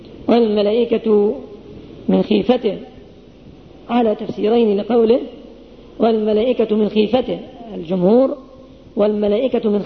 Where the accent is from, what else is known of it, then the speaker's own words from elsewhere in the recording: Egypt; وهذا حاصل في بلادنا مصر